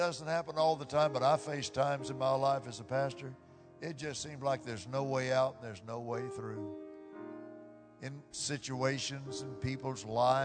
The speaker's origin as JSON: {"language": "English", "town": "Fort Worth", "region": "Texas", "country": "United States", "tie": "born or raised there", "said": "you got to remember, I was born in Fort Worth, raised in Fort Worth."}